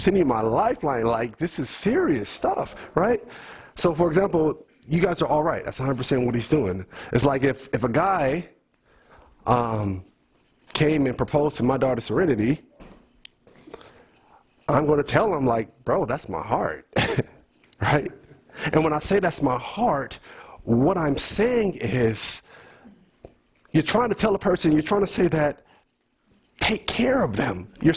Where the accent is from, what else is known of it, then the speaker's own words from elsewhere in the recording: Oakland, California, United States; I'm from Oakland.